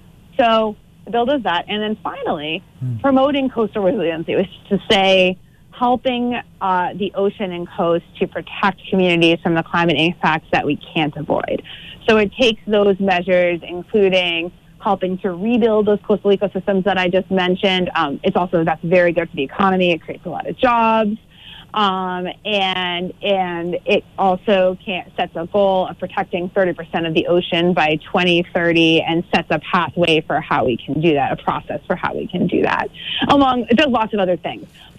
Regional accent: New England, United States; I still remember when I'm from New England, and I remember when there was a Rhode Island and Massachusetts, a thriving lobster fishery

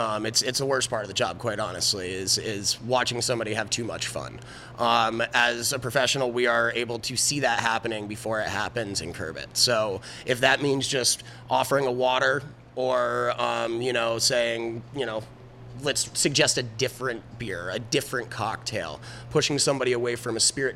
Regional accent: Peru, Vermont, United States; I was living in southern Vermont. I'm originally from Peru, Vermont

